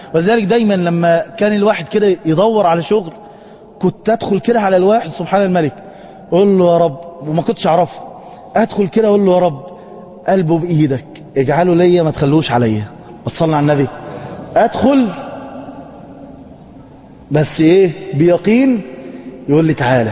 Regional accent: Cairo, Cairo Governorate, Egypt; انتم عندكم هنا الجو خاله غير عندنا في القاهره

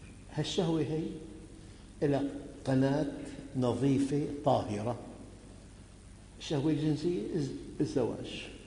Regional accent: Syria; مثلاً عندنا بالشام

